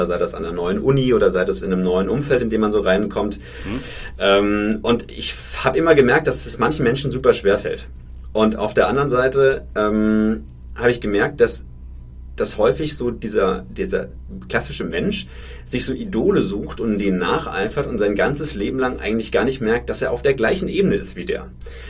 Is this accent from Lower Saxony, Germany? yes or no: no; Bavaria, Germany; ich komme vom Dorf, also aus Franken